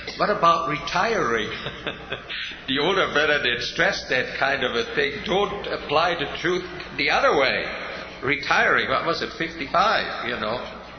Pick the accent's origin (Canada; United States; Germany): Germany; when I grew up in Germany